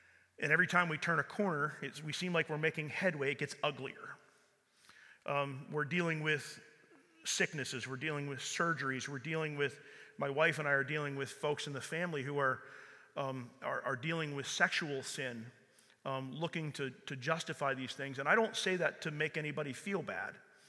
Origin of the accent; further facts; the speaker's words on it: Milton, Pennsylvania, United States; I'm from Milton, for those who know me.